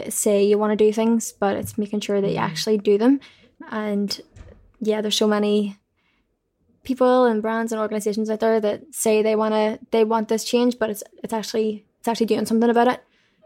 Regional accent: Belfast, Northern Ireland, United Kingdom; Yeah, I'm just like, I'm just from Belfast. I just do more.

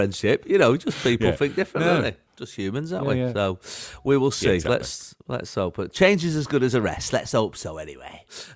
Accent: London, United Kingdom; But I'm from London, so I insist it's not.

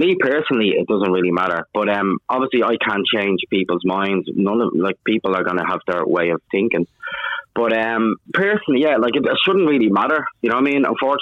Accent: Ireland; accent: Irish; I consider myself Zambian Irish because I'm half Zambian and half Irish. I was born and reared in Ireland. I'm more, you know, culturally Irish, my accent and stuff.

